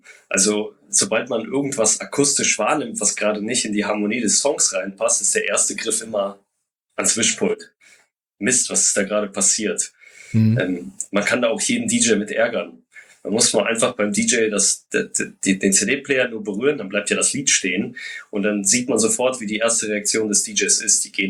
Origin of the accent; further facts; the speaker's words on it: Hamburg, Germany; für mich als Hamburger